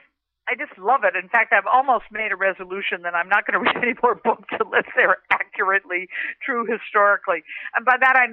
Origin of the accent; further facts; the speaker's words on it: New York, United States; The Roeblings built the Brooklyn Bridge, and being a New Yorker and having traveled that bridge an awful lot.